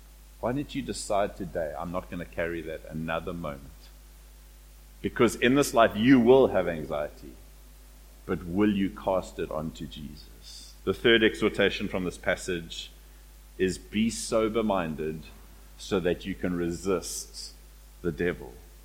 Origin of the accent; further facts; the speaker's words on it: South Africa; because we're all from South Africa